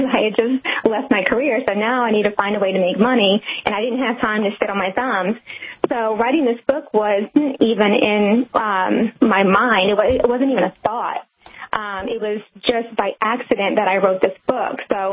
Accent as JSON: {"language": "English", "region": "the South", "country": "United States", "said": "The way I was raised, the way my parents brought me up, I'm from the South. My dad was very old school."}